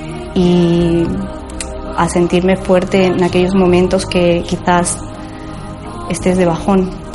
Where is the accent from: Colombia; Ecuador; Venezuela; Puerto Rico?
Ecuador; moved away as an adult; mi cambio se dio en 1999. Soy de Ecuador y tenía apenas 18 años y decidí venir aquí con mi madre.